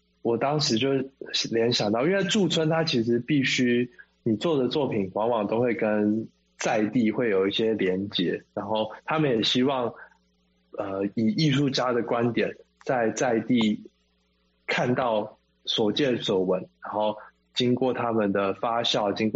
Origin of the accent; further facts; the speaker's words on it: Taitung County, Taiwan; 它仿佛回到了我的家乡，就是台湾的台东，然后周围都是山，然后有一些农田，然后最近的邻居可能走路要走10分钟才遇得到吧